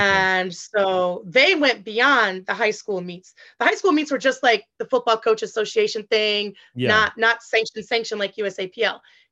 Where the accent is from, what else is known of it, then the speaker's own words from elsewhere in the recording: Battle Creek, Michigan, United States; now in Omaha, United States; I live in Omaha, Nebraska.